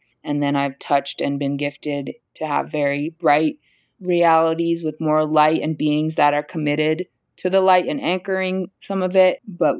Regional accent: New York, United States; You know, I'm from New York, and it was highly filling the air that I breathed

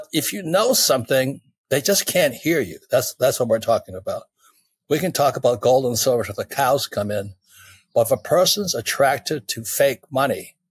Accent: Hawaii, United States; So in 1964, I was like 18 years old or 17 years old growing up in Hawaii.

